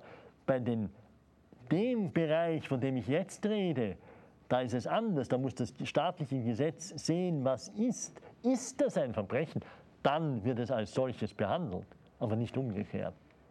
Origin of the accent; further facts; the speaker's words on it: Austria; in meiner Heimat in Österreich vor 25 Jahren